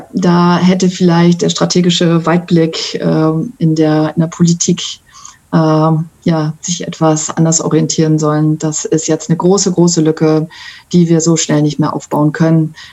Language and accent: German; Singapore; now in Hamburg, Germany; Ja, ich bin ja eigentlich Stadtmensch. Also ich bin in der Metropole Singapur groß geworden. Und hat es mich zurück nach Hamburg verschlagen.